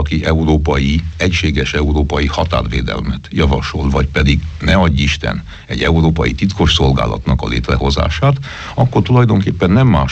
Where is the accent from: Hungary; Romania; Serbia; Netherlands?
Romania